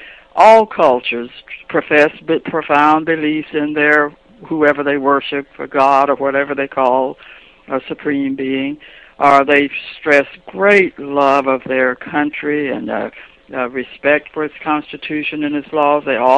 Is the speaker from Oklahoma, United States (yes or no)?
yes; Preston, Oklahoma, United States; Well, I was born and raised in Preston, which is a little village, a little farming village about 40 miles south of Tulsa.